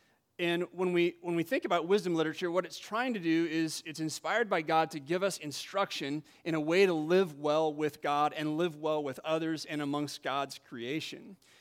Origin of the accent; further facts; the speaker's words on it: Illinois, United States; now in Wisconsin, United States; And I'm from Wisconsin now. I grew up in Western Illinois in the Mississippi River Valley, but the last 20 years we lived around Milwaukee